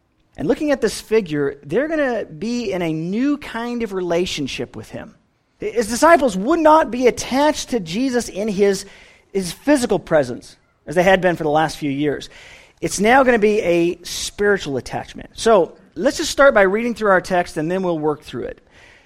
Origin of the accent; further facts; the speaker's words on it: California, United States; Well, as you know, I'm from California.